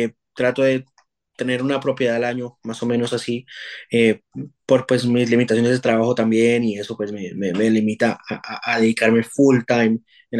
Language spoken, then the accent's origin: Spanish; Colombia; te hablo de Colombia específicamente porque pues soy colombiano.